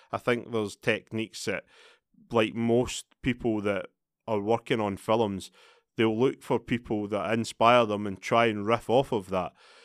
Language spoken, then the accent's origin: English; Scotland, United Kingdom; Maybe I'm biased because I'm Scottish